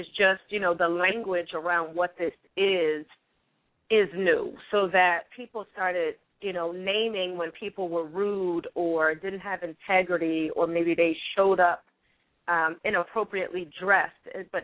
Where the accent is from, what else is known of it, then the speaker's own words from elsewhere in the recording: Philadelphia, Pennsylvania, United States; Yeah, when I was in the sixth grade, I went to a school in Jenkintown, Pennsylvania. My hometown is Philadelphia.